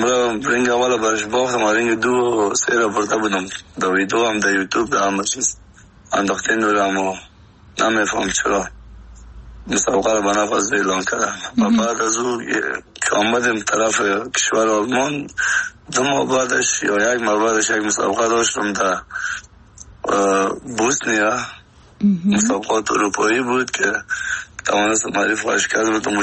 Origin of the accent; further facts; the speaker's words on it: Afghanistan; moved away as an adult; تا که از افغانستان برام آمدیم 20 ساله بودم